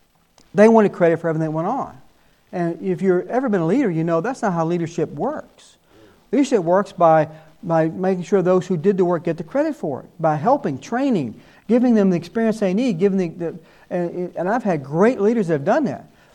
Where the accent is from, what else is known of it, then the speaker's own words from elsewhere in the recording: the South, United States; Now, I'm from the South.